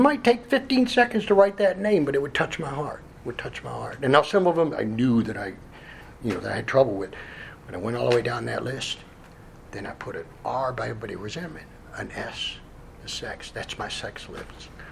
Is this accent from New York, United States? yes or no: yes; New York, United States; I'm from the Northeast originally, New York.